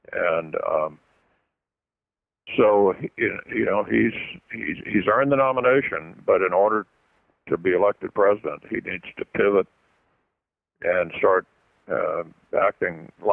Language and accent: English; Louisville, Kentucky, United States; it happened to be in my hometown of Louisville